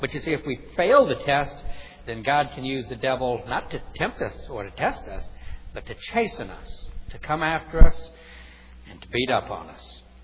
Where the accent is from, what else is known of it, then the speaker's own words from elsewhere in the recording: New Orleans, Louisiana, United States; also born or lived in Dallas; I lived in Dallas. They call that Big D. I'm from New Orleans. They call that the Crescent City.